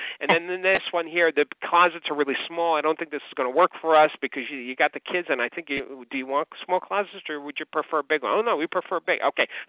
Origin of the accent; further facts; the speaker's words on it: New York, United States; even though I'm a New Yorker, I don't know how far that is.